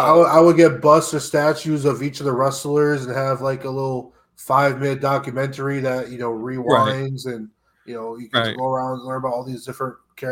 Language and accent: English; Connecticut, United States; I'm from Connecticut, so and Springfield's not that. It's like a 45 minute ride, right.